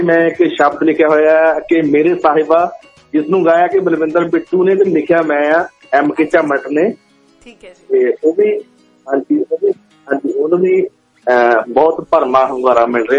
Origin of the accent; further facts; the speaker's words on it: Meliana, Punjab, India; now in Bahrain; ਵੈਸੇ ਮੇਰਾ ਪਿੰਡ ਹੈਗਾ ਮੇਲੀਆਣਾ ਡਿਸਟ੍ਰਿਕਟ ਨਵਾਂ ਸ਼ਹਿਰ ਤੇ ਬਹਿਰਾਮ ਦੇ ਲਾਗੇ ਆ ਮੇਰਾ ਪਿੰਡ ਆ ਜੀ, ਤੇ ਮੈਨੂੰ ਕਾਫੀ ਸਾਲ ਇੱਥੇ ਹੋ ਗਿਆ ਬਹਿਰੀਨ ਦੇ ਵਿਚ